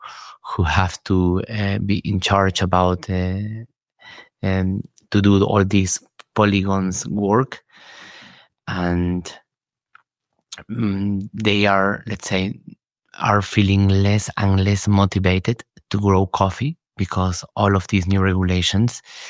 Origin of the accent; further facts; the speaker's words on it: Peru; English is a second language; I am from Peru.